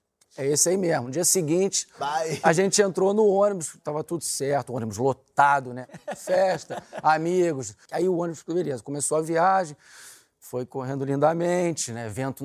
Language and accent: Portuguese; Rio de Janeiro, Brazil; Como bom brasileiro carioca, a gente deu a volta